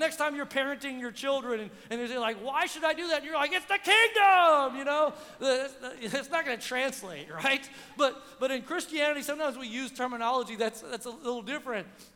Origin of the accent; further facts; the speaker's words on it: Oklahoma, United States; Now, I'm from Oklahoma, but I love Texas, okay?